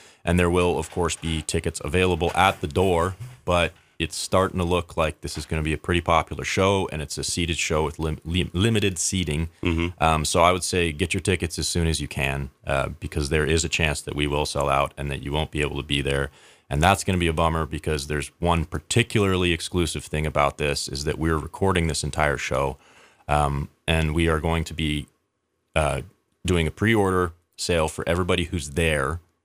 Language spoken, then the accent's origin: English; Canada; moved away; So I moved down here from Canada 12 years ago.